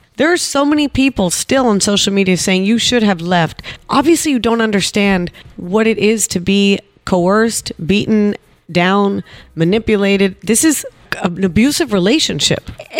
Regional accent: the South, United States; Look, I'm from the South, so buttermilk biscuits, I know the difference between a good biscuit and a bad biscuit.

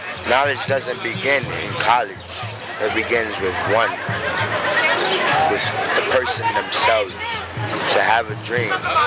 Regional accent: New York City, New York, United States; I'm from New York City.

